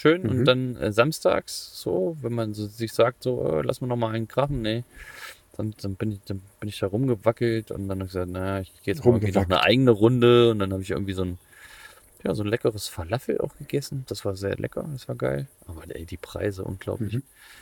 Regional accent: Iowa, United States; German is a second language; aus Iowa in USA.

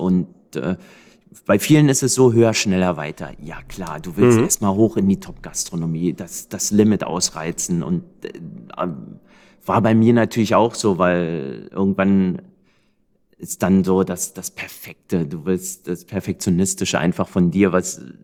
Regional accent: Berlin, Germany; ich als absoluter No-Name aus Berlin, keinerlei Vorahnung

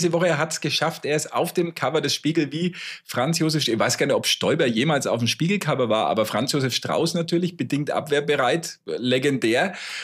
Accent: Austria; damit bin ich in Österreich aufgewachsen

